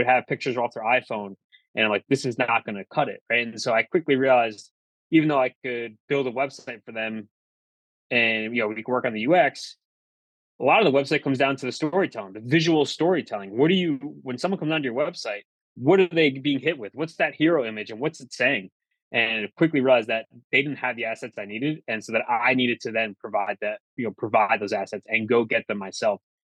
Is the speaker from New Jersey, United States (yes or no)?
no; New York, United States; I'm originally from Rockin County, New York. I live now in Bergen County with my wife